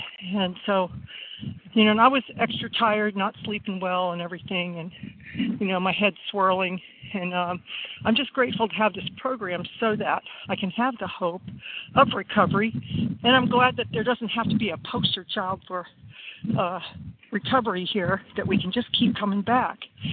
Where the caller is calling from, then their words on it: Texas, United States; Yes, I'm calling from Texas